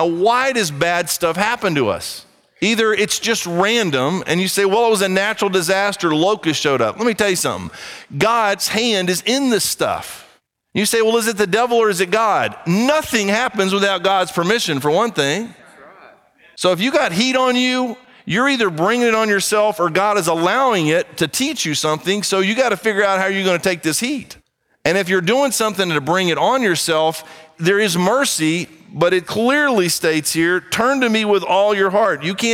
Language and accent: English; Brazil; And I grew up in Brazil, and down there they have ants that march literally